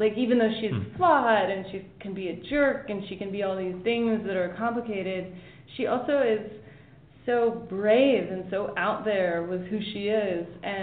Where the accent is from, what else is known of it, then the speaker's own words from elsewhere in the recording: Sacramento, California, United States; I mean, I'm from Sacramento and I did go to Catholic school